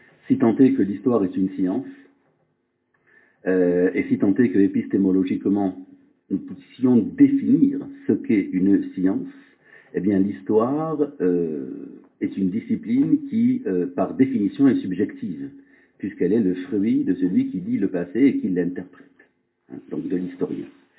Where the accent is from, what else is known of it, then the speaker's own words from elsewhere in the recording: Marseille, Provence-Alpes-Côte d'Azur, France; Je suis d'origine provençale, en fait. J'ai grandi à Marseille, figurez-vous, là où mon père réside encore. Là, il a un bel accent méridional que je n'ai pas.